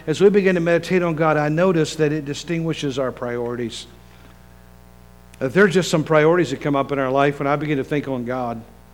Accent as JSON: {"language": "English", "region": "West Virginia", "country": "United States", "tie": "born or raised there", "said": "I grew up in West Virginia. I like mountains."}